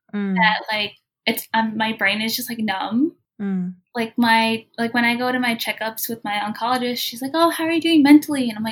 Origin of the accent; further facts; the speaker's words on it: Pennsylvania, United States; also born or lived in Jersey City; Yeah, so I grew up in Pennsylvania in like a small town. And so it was like predominantly white. I was born in Jersey City. That's where my parents lived when they came over here. I spent most of my life in Pennsylvania.